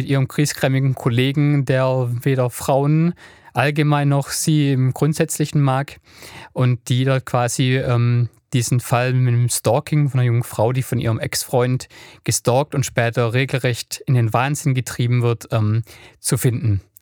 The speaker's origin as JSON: {"language": "German", "town": "Stuttgart", "region": "Baden-Württemberg", "country": "Germany", "tie": "born or raised there", "said": "Aber ich bin ja ursprünglich in Stuttgart geboren, habe dort 26 Jahre gelebt."}